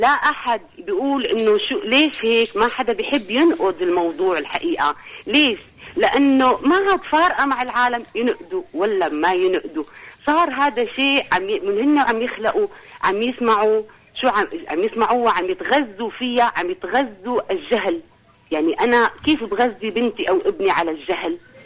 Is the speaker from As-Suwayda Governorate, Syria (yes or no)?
no; Homs, Homs Governorate, Syria; أنا سورية من حمص.